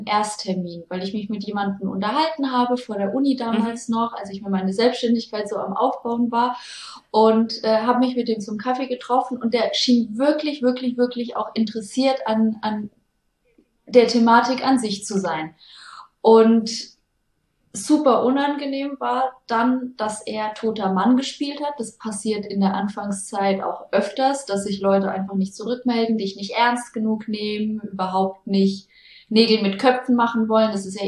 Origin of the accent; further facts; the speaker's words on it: Würzburg, Bavaria, Germany; Straße, mitten in der Innenstadt bei uns in Würzburg.